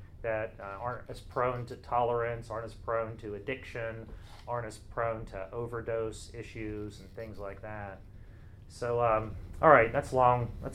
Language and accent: English; West Virginia, United States; But yeah, I grew up in West Virginia, the Mountain State